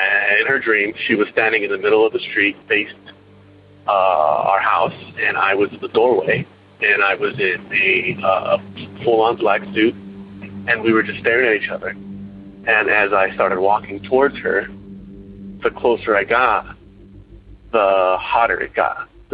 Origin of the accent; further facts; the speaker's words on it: Irvine, California, United States; I'm from Irvine, California